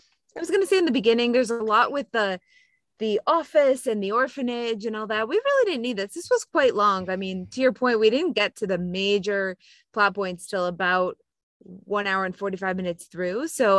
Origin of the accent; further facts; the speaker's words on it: Chicago, Illinois, United States; But, you know, I'm from Chicago, where you're from. I live in California.